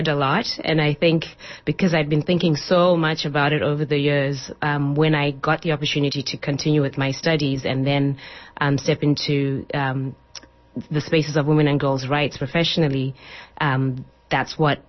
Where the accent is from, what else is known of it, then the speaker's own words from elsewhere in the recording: Zimbabwe; now in United States; So I grew up in Zimbabwe, and coming to the U.S., I was just supposed to stay for a little bit, complete school, and go home. But different circumstances caused me to stay here.